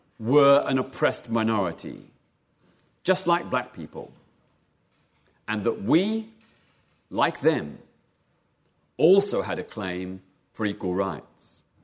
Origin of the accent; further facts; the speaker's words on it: Melbourne, Victoria, Australia; I was born in Melbourne, Australia in 1952. Growing up in a period of illiberal government and anti-communist witch hunts. My parents were conservative, working class, evangelical Christians.